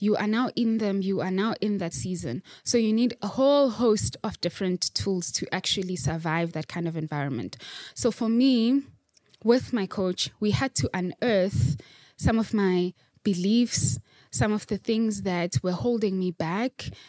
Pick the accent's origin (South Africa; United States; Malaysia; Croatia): South Africa; Soweto, Gauteng; So for me, now I grew up in Soweto, for instance.